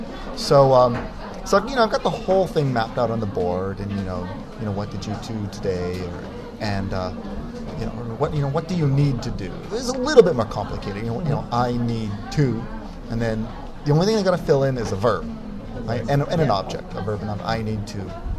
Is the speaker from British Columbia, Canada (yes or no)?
no; Montreal, Quebec, Canada; I grew up in Montreal, and you know, for fun, my mother would just send us out to the street